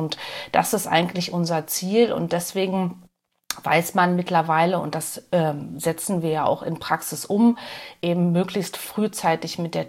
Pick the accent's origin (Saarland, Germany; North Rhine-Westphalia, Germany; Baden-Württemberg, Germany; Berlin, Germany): Berlin, Germany; Ich komme aus Berlin